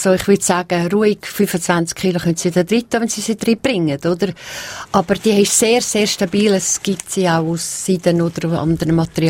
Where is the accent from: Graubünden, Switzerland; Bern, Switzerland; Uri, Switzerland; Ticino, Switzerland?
Uri, Switzerland; Aber ich bin aufgewachsen in den Bergen, also im Kanton Uri, am Arnisee oben.